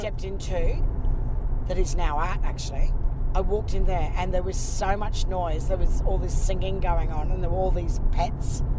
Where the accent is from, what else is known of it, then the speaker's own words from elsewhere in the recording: Townsville, Queensland, Australia; I'm from Townsville.